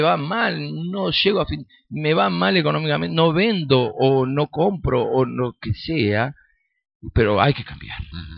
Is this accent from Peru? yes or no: no; Concordia, Entre Ríos, Argentina; La realidad mía es que yo vivo en Concordia y nací y me crié acá en Concordia